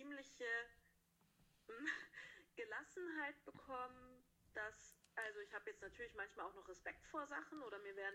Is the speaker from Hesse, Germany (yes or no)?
yes; Hesse, Germany; now in Konstanz, Germany; In Hessen sagen wir Karneval, wo ich herkomme.